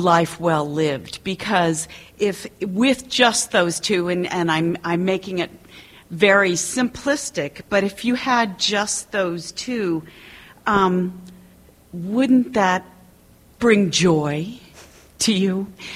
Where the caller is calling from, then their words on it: Palo Alto, California, United States; I'm from Palo Alto, California.